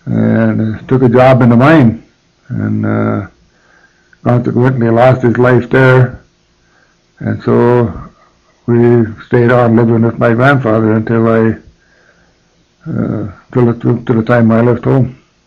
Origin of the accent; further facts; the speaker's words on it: Marquette, Michigan, United States; also born or lived in North Lake / West Ishpeming; I was born in North Lake location, and we lived there for a very short time after I was born, and we moved into West Ishpeming location for briefly, and then we moved to Marquette